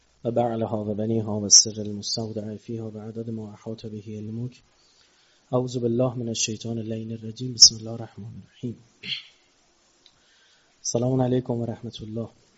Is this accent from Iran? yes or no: yes; Iran; ما خودم ایرانیم